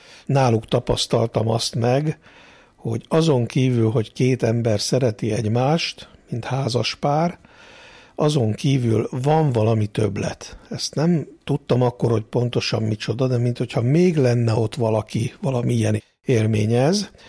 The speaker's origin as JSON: {"language": "Hungarian", "region": "Budapest", "country": "Hungary", "tie": "born or raised there", "said": "Polgári budai családban születtem és nevelkedtem."}